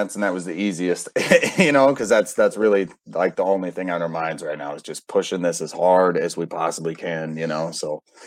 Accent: Auburn, Illinois, United States; I am from Auburn, and we are from Northern Illinois.

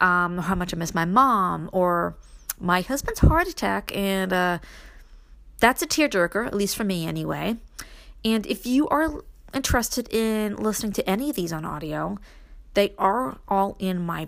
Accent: Brooklyn, New York, United States; moved away as an adult; now in Upstate New York, United States; I grew up in Brooklyn. I was raised there, got married. I moved to upstate.

